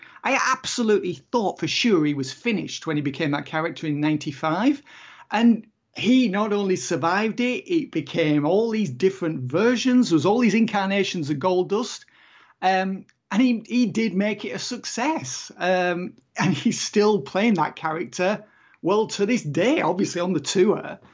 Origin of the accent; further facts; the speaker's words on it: Kendal, North West England, United Kingdom; My hometown. It was my hometown.